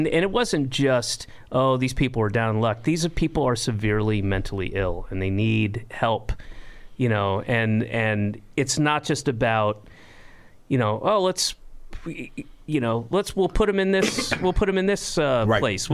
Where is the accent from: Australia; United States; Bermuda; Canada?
United States; Georgia; also born or lived in Northeast US; and it's like growing up in Georgia and also Northeast and living in Boston, New York.